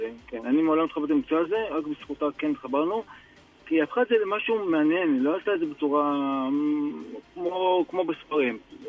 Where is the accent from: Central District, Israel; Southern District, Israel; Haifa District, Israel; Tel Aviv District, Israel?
Haifa District, Israel; also born or lived in Ma'alot; לא, אני, כאילו לפני 20 שנה עברתי שם מהקריות, אז... אבל הכל השתנה שם.